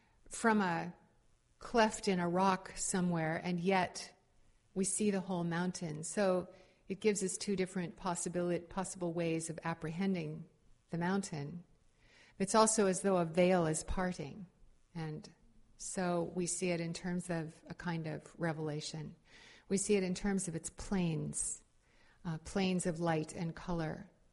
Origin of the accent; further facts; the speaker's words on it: California, United States; I mean, I grew up in California and we've always had droughts, but this one is scary.